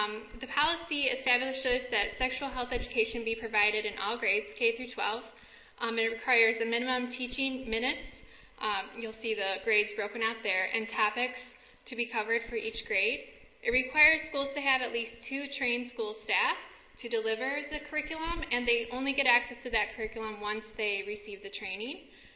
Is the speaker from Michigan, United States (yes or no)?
yes; Michigan, United States; I'm from Michigan, and I went to U of M, so that's 4 times the city of Ann Arbor.